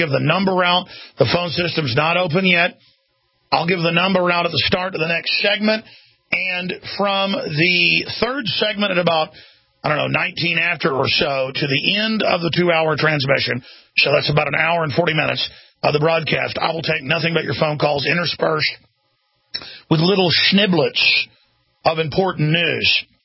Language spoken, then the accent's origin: English; Texas, United States; I'm from Texas, folks. I mean, come on, that's the real state religion down here.